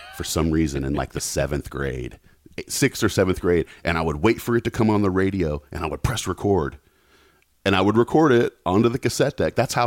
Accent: Knoxville, Tennessee, United States; I grew up in Knoxville.

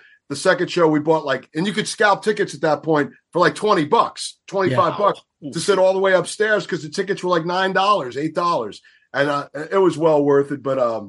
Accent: New York City, New York, United States; the ironic thing that I'm in the band is, you know, I grew up in the Bronx.

